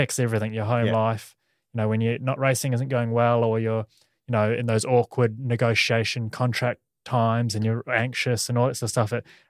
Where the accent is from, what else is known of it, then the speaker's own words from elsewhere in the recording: New Zealand; and obviously being a Kiwi too, he likes that, doesn't mind a Kiwi.